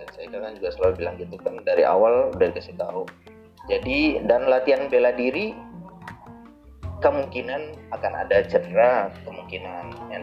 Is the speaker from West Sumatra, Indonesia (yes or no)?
yes; West Sumatra, Indonesia; termasuk dari kampung saya di Sumatera Barat itu